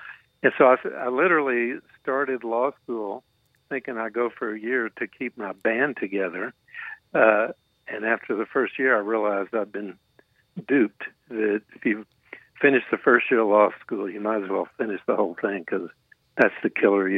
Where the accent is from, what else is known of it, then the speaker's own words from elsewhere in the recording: Austin, Texas, United States; I grew up in Austin, and I played in bands in high school, went to the University of Texas.